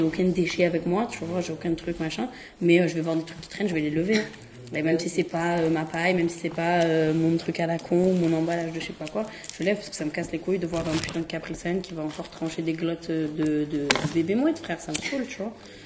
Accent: Marseille, Provence-Alpes-Côte d'Azur, France; pour moi en tant que Marseillaise et tout

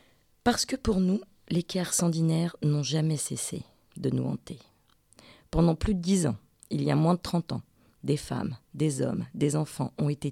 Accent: France; Je suis née en France dans les années 70. Mes parents sont algériens.

